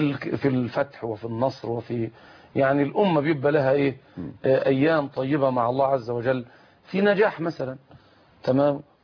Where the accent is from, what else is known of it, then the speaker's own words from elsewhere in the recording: Egypt; من بلدنا مصر